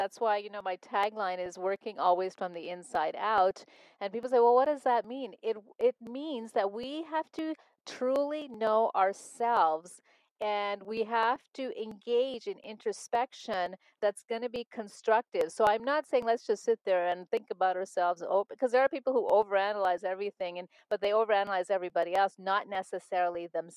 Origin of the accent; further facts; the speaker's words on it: Montreal, Quebec, Canada; growing up in Montreal, Canada, I had a problem with that because I wanted to be part of mainstream culture.